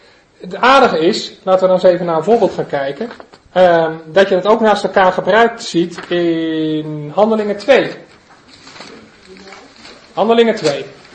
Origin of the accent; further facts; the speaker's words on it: Gelderland, Netherlands; Ik kom ook weer niet van oorsprong uit Holland hoor. Ik kom uit de Betuwe, van Flipje, weet u wel.